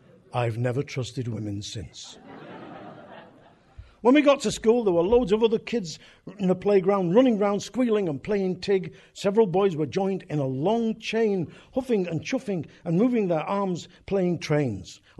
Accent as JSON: {"language": "English", "town": "Crumpsall", "region": "North West England", "country": "United Kingdom", "tie": "born or raised there", "said": "This book is about me growing up in Crumsall. If you don't know what Crumsall is, I explain when I'm away from Manchester that Crumsall is a picturesque spa fishing village to the north of Manchester City. It is an industrial slum. Well, it was. It's a post-industrial slum now."}